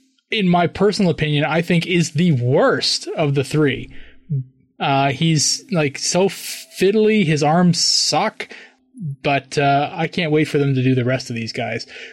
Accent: Canada; I'm not Italian, man. I'm Canadian.

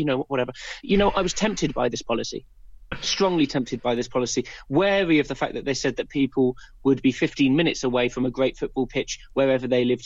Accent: United Kingdom; It'll make us feel awkward. We are British after all.

